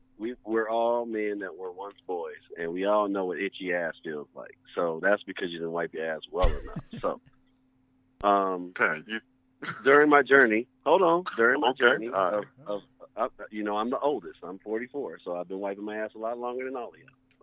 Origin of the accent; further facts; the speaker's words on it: United States; Hey man, I'm an American man.